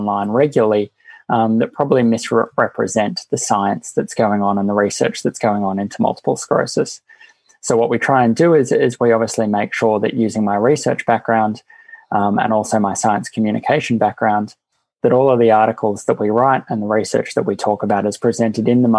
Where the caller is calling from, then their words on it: Australia; say that I was calling in from Australia, but I think the accent does give that away slightly.